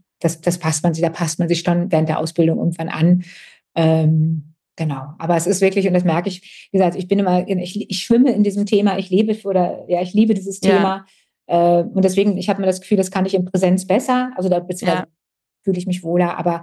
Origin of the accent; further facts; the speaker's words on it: North Rhine-Westphalia, Germany; born there; now in Heidelberg, Germany; Ja, ich bin aus Westfalen gebürtig. Also das ist so, mich hat es seit vielen Jahren nach Heidelberg geschlagen.